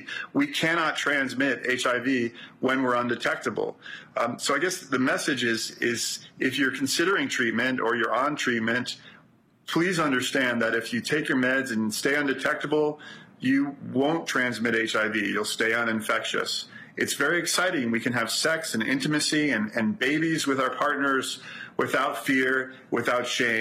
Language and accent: English; Brooklyn, New York, United States; I'm from Brooklyn.